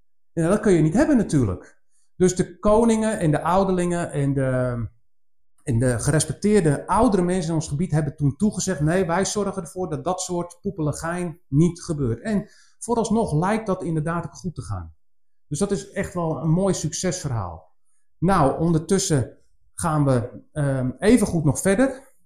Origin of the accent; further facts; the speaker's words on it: Netherlands; ik ben een echte Nederlander.